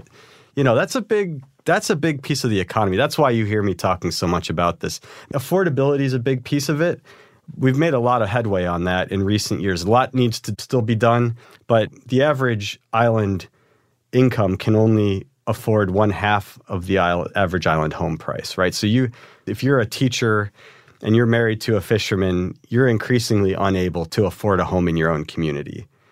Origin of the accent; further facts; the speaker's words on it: Cleveland, Ohio, United States; I'm actually from Cleveland, Ohio. From the east side of Cleveland.